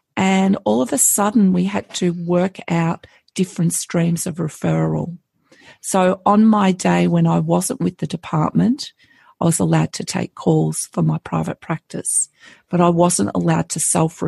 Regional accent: Pascoe Vale, Victoria, Australia; growing up in Pasco Vale, I was on the northern side of the Yarra.

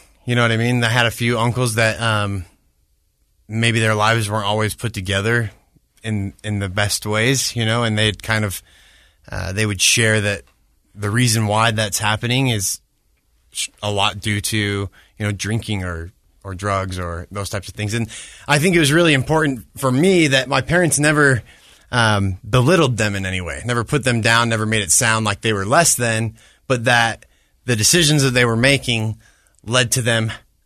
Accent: Orem, Utah, United States; also born or lived in Bellevue, Washington; so I was born in Bellevue, Washington, just out of Seattle. And I grew up in Orem, but my family is originally from Hawaii

